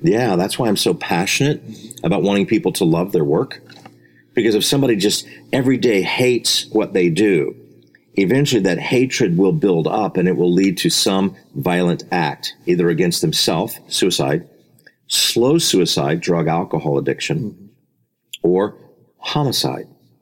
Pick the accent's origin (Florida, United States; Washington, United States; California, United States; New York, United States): Florida, United States; Orlando; Orlando, Central Florida, my hometown, you never had to pay attention to your surroundings.